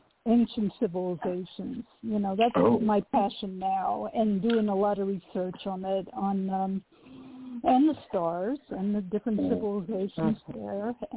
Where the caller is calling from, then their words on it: Oregon, United States; Hi, this is … from Oregon, first-time caller